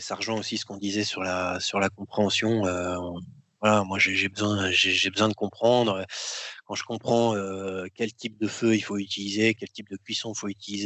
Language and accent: French; Hauts-de-France, France; On vient du Pas-de-Calais, beaucoup de l'amour et des bonnes pommes de terre et tout.